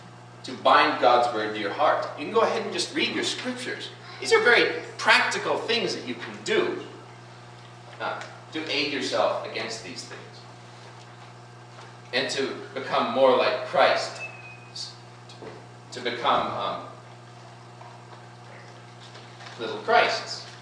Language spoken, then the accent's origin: English; United States; I'm an American. I let off $200 of fireworks on July 4th.